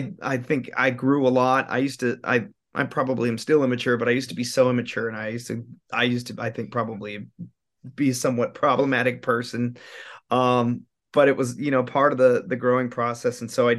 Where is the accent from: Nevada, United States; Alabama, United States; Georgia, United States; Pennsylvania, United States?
Nevada, United States; Las Vegas; And growing up in Vegas, I loved KLUC. It's obviously the top 40 station for Vegas